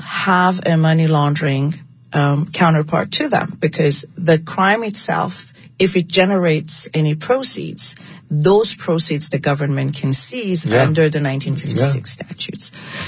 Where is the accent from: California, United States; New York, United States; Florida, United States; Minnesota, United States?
California, United States; Fresno; I grew up in Fresno of all the places to grow up in Fresno